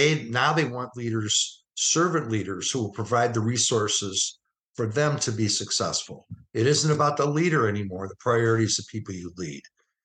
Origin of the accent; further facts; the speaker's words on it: Cleveland, Ohio, United States; as a high school biology teacher and football and track coach in Cleveland, Ohio, and my hometown.